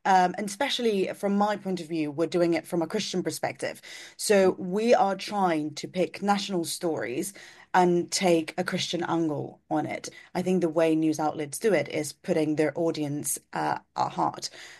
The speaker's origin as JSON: {"language": "English", "country": "Spain", "second_language": "English", "said": "I was the only Spaniard in the team, and I tried to be graceful"}